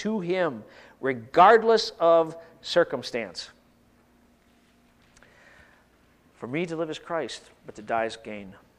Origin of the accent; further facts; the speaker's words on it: Midwest, United States; now in California, United States; I mean, when I came from the Midwest, we used to have bulletins